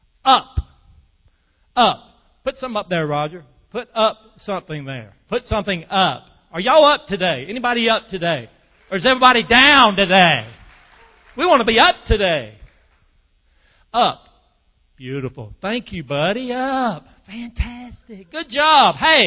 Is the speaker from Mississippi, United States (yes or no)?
no; North Carolina, United States; I'm from Moore County in North Carolina. Pinehurst.